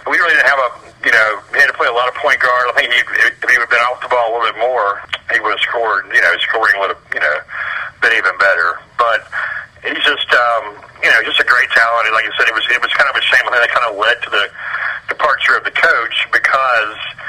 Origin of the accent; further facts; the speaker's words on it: North Carolina, United States; I grew up in North Carolina native, so I've been watching ACC basketball since the mid '70s.